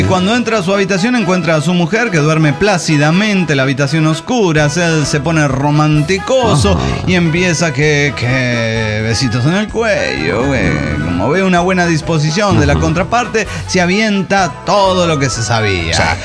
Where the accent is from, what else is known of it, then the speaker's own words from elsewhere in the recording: Reynosa, Tamaulipas, Mexico; de Reynosa, Tamaulipas.